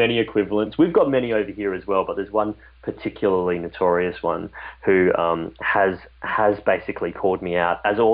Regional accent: Queensland, Australia; like in my home state of Queensland in Australia

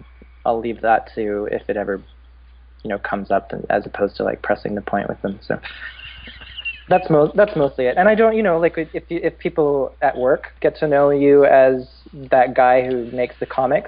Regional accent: the Prairies, Canada; I grew up in the Bible Belt of Canada, like in the prairies.

